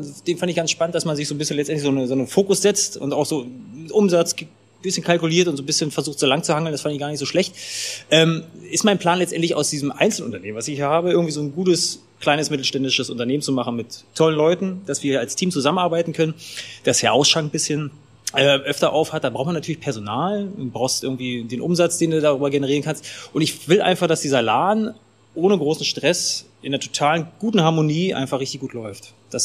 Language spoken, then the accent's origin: German; Potsdam, Brandenburg, Germany; Also ich bin ein gebürtiger Potsdamer, bin kurzzeitig mal im Umland aufgewachsen und bin wieder ganz schnell zurückgekommen.